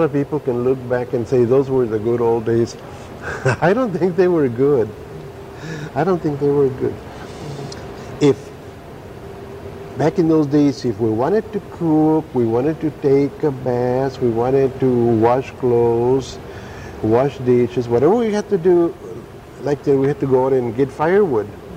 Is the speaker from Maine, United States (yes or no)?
no; Delano, California, United States; also born or lived in Ontario, California; I was born in Ontario, California, way back in 1928. And when I was about 4 years old, the family moved into Delano, and we made Delano our base.